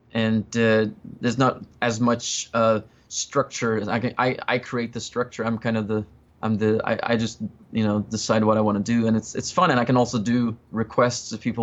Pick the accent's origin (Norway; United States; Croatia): Norway; English is a second language; I grew up in Norway, so it was great to, it was actually really my first time being able to see England